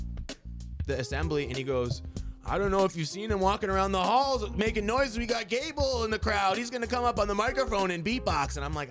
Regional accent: Connecticut, United States; I'm from Connecticut.

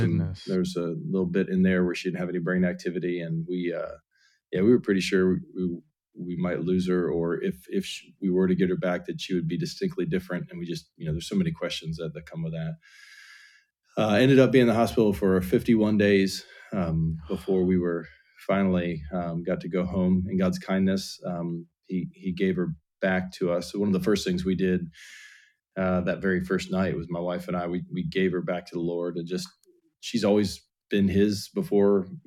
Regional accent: West Virginia, United States; also born or lived in Texas; I grew up in West Virginia, and then I went to Virginia Tech.

